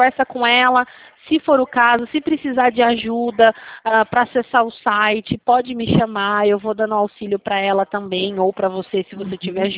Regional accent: Rio Claro, São Paulo, Brazil; eu sou daqui da cidade de Rio Claro.

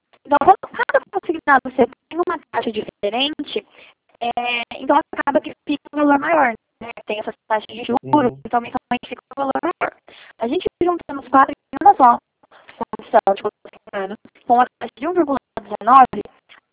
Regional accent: Bauru, São Paulo, Brazil; Não, na verdade eu sou de Bauru, né?

